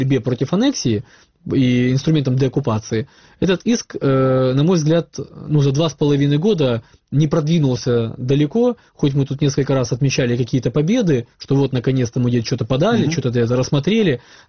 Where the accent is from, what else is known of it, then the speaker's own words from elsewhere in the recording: Crimea, Ukraine; Я, как крымчанин, понимающий вине, могу сказать